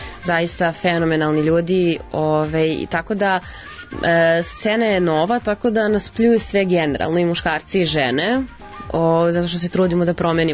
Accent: Serbia; Pa stand-up komedija je kod nas u Srbiji generalno novi žanr.

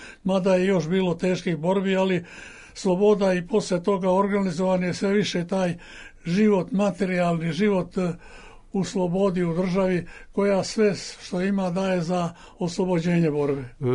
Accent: Užice, Serbia; born there; ja sam rodom Užičanin, Čačanin

